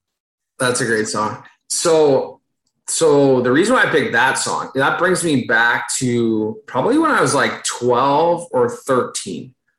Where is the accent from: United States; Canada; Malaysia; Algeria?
Canada; Alexandria, Ontario; So I grew up in, so Ottawa, if you go east of Ottawa towards Montreal, I grew up that way. So right on the actual Quebec, Ontario border, like as far, I guess it'd be east of Ontario you can go. The town would have been Alexandria, Ontario.